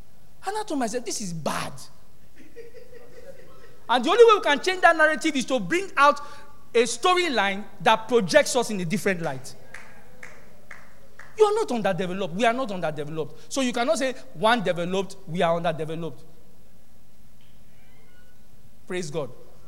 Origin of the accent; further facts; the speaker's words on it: Nigeria; in our thinking, I'm a Nigerian, I'm underdeveloped.